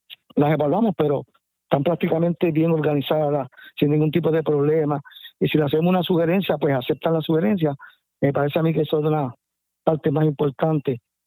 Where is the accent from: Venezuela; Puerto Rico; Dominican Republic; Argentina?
Puerto Rico; Yauco; Si la doy en mi pueblo, en Yauco, pues los gastos de almuerzo se corren por mí.